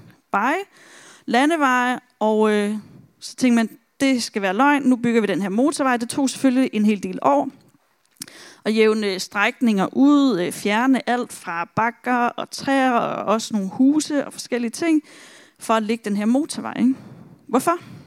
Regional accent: Region of Southern Denmark, Denmark; Jeg er fra Fyn.

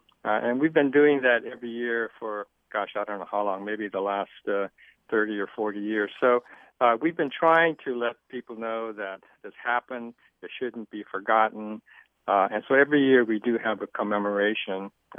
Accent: Manzanar, California, United States; born there; So they spent about 2 years in Manzanar living in a barrack. Mm-hmm. My mother, I was born in January of 1944, so I was born right there in the camp.

